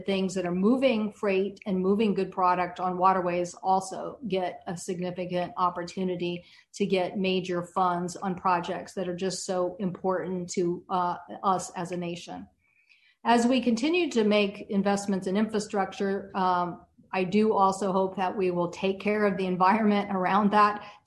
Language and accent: English; Edmonds, Washington, United States; I know for us in my hometown of Edmonds, Washington, our waterfront can sometimes be backed up for hours a day.